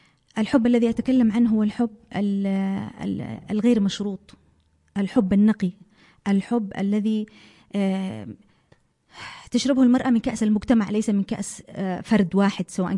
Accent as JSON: {"language": "Arabic", "country": "Saudi Arabia", "tie": "born or raised there", "also_born_or_lived": "Aden, Yemen", "said": "طبعا أنا من مواليد عدن، من مواليد 1973. طبعا أنا عشت في السعودية عمر تقريبا من 4 سنوات، وحتى بعد الثانوية العامة يعني تقريبا 18 عاما."}